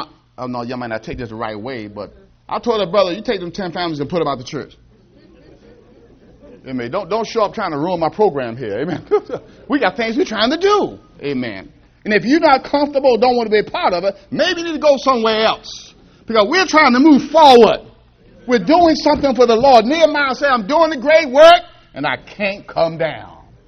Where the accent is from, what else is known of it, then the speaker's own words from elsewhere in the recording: Annapolis, Maryland, United States; I'm from Annapolis, so we have the Naval Academy, so you see those guys out there rowing boats and racing each other